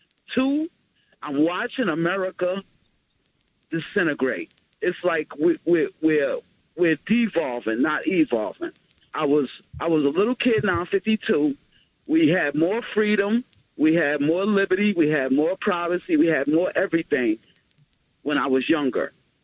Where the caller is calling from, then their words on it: New York, United States; I'm calling from Rockland County.